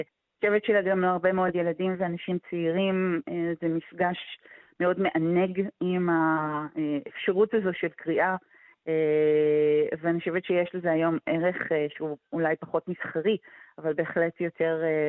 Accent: Jerusalem, Jerusalem District, Israel; כשאני גדלתי בירושלים

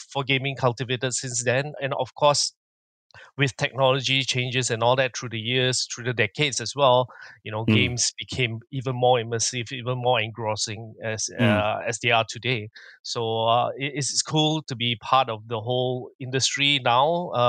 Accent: Penang, Malaysia; I'm born and bred in Penang

